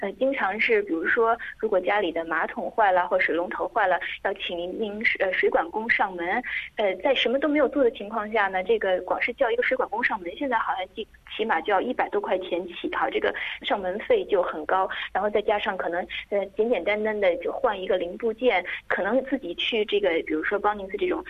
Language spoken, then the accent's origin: Chinese; Australia; 我们澳洲人